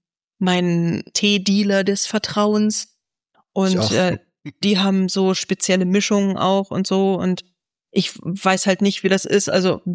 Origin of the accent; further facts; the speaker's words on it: Northern Germany, Germany; Ich komme ja nun mal aus dem Norden und da haben wir halt Teetiet nachmittags gehalten